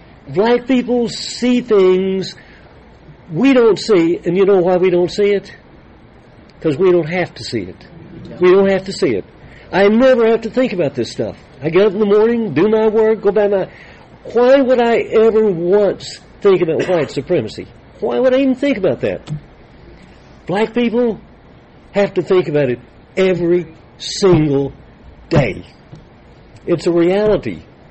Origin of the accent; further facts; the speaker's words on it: Texas, United States; So I talked about how these myths had shaped me growing up in West Texas.